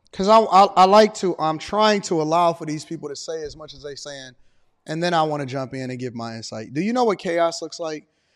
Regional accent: Detroit, Michigan, United States; because I'm from Detroit and we all wanted to work at the big three, Chrysler, Ford, and GM

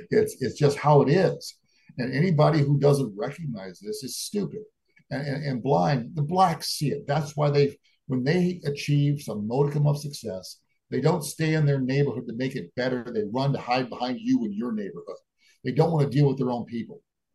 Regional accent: St. Louis, Missouri, United States; And, you know, I grew up in the St. Louis area. I remember back when Ferguson was all white.

